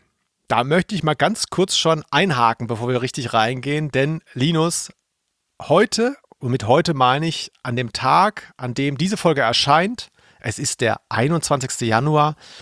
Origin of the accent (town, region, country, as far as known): Cologne, North Rhine-Westphalia, Germany